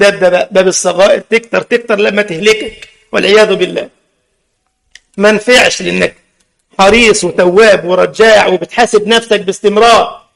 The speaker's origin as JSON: {"language": "Arabic", "country": "Egypt", "said": "بتوع الصوفية دول عندنا في مصر"}